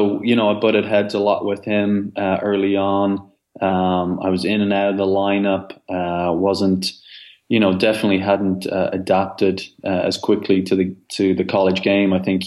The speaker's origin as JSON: {"language": "English", "country": "Ireland", "tie": "born or raised there", "said": "growing up in Ireland"}